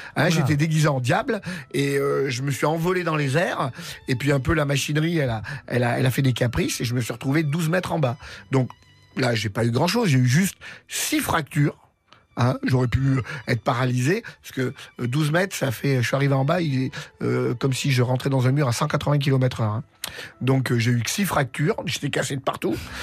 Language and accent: French; Romans-sur-Isère, Auvergne-Rhône-Alpes, France; j'ai posé mes valises à côté de chez moi, à Romans.